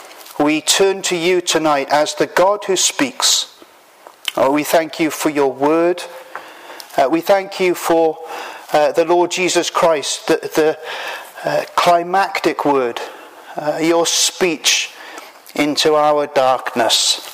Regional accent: Wales, United Kingdom; now in Edinburgh, United Kingdom; I am a Welshman and have been living in Edinburgh for the last 2 years.

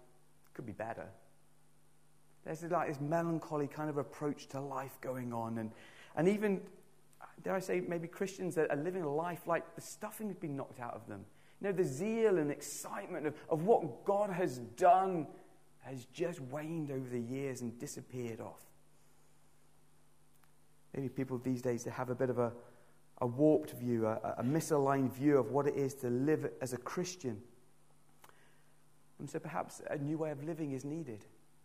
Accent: South West England, United Kingdom; growing up in Cornwall, where I was born to two parents who divorced when I was two, grew up with a single mother and a little sister.

